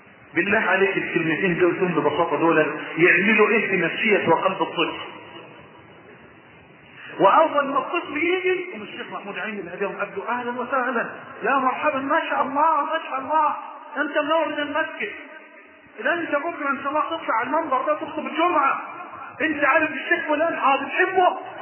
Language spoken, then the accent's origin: Arabic; Mansoura, Dakahlia, Egypt; عندي مسجد عندنا في المنصوره في قاب